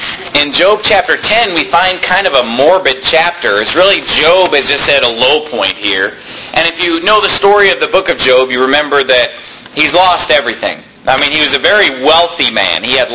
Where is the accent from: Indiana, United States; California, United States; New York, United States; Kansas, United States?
California, United States; born or raised there